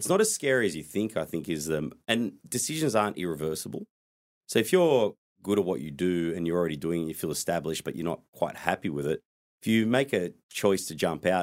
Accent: Wollongong, New South Wales, Australia; So that's seat of Cunningham, Wollongong, my hometown, where I was born, raised, and lived for a very long time.

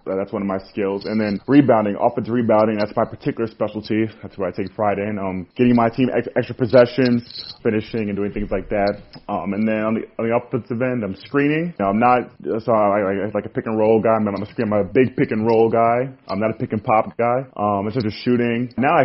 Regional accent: Minnesota, United States; I think back then it was, you know, I grew up in Minnesota, so it was Dante Culpepper and kind of Randy Moss.

